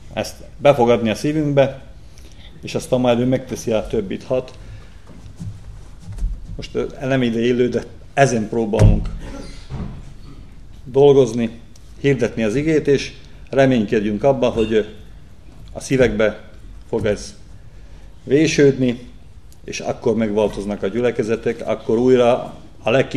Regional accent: Sajógömör, Banská Bystrica Region, Slovakia; Hát, Felvidékről, Sajógömörről vagyunk. … Testvéreimmel, négy testvéremmel jöttem.

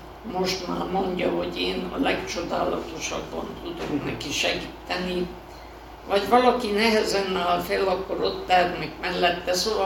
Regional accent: Transylvania, Romania; now in Oradea, Romania; Nem könnyű elszakadni annyi sok évtized után a gyönyörű erdélyi szülőfalunktól, eladni a házamat, bekerülni Nagyváradon egy otthonba.

